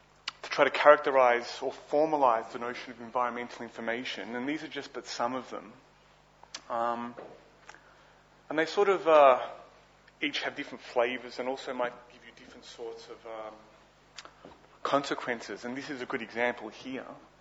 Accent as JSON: {"language": "English", "town": "Melbourne", "region": "Victoria", "country": "Australia", "said": "So me being from Melbourne carries the information that I'm from Australia."}